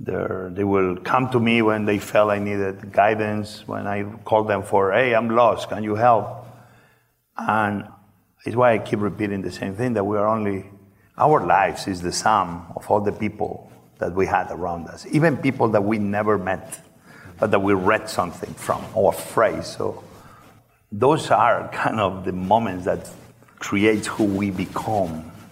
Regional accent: Barcelona, Catalonia, Spain; English is a second language; also born or lived in New York; now in Puerto Rico; And I came back to New York to open a Catalan restaurant, a restaurant from Barcelona, because I grew up in Barcelona.

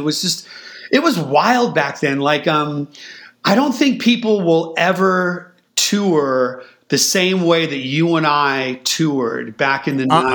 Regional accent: California, United States; growing up in the Bay Area, when I first heard … man, I was like, this shit is fucking mind melting.

